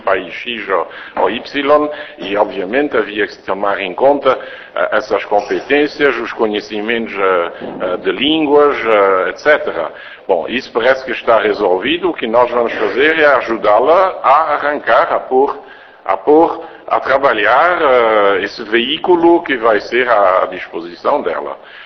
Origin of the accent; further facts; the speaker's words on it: Belgium; Portuguese is a second language; como belga